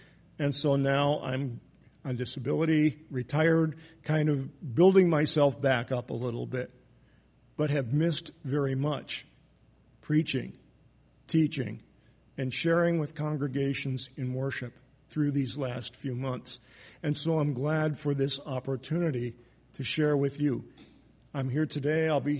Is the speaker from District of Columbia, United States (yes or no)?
no; Binghamton, New York, United States; moved away as an adult; now in Strasbourg, France; I was born in Binghamton, New York, and attended West Presbyterian Church there from the time I was a little boy up until when I was in sixth grade, about 11 or 12 years old, when we moved to the suburbs.